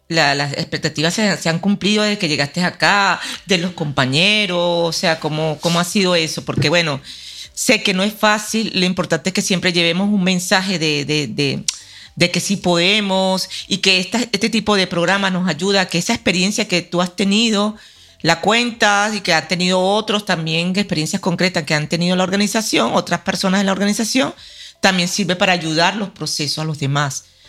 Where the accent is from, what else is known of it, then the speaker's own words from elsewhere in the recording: Venezuela; yo soy venezolana de padres colombianos, de migrantes colombianos, y nací en Venezuela.